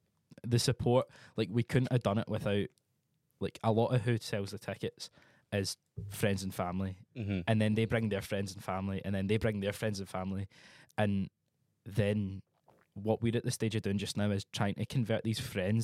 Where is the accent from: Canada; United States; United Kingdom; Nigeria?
United Kingdom; Glasgow, Scotland; We are four guys from Glasgow.